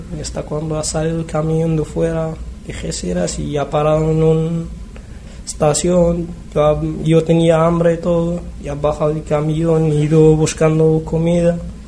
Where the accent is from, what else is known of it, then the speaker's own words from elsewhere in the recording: Morocco; now in Spain; Estamos contentos ahí porque nosotros vinimos de Marruecos, no tenemos ni familia ni nada.